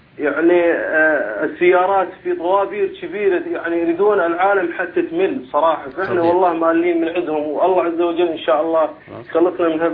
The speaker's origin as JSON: {"language": "Arabic", "town": "Mosul", "region": "Nineveh", "country": "Iraq", "said": "أنا من الموصل طبعاً."}